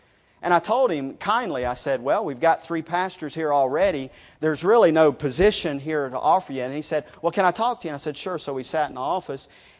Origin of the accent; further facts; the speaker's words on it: West Virginia, United States; now in Charleston, United States; I'm actually from McDowell County. Don't hold that against me. But I got cultured. I moved to Charleston.